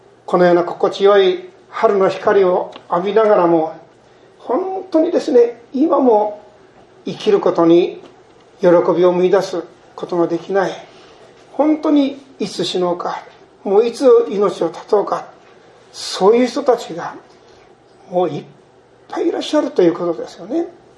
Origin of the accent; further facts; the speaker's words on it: Ogaki, Gifu, Japan; 私はこう岐阜県の大垣の出身ですから